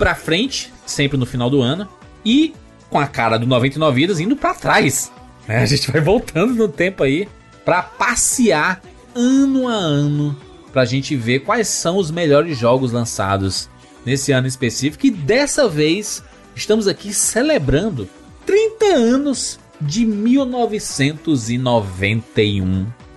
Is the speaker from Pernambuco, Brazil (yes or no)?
yes; Pernambuco, Brazil; accent: Pernambucano; now in Fortaleza, Brazil; Aí ele saiu de Recife e veio pra Fortaleza. E desde então, moro em Fortaleza. E tenho pouquíssimo sotaque pernambucano.